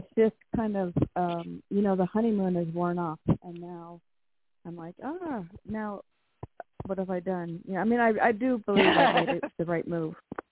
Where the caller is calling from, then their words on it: Washington, United States; from Washington.